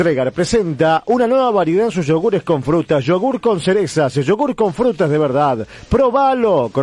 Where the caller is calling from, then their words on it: Mendoza, Argentina; como jubilada cobro menos de los que van pagados para hacer quilombo. … de Mendoza.